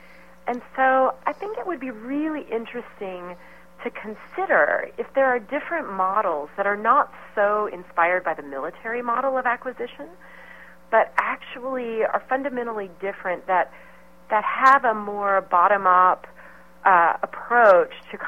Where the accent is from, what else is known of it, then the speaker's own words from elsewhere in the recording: Missouri, United States; I came back through Missouri, and as I was pulling into my hometown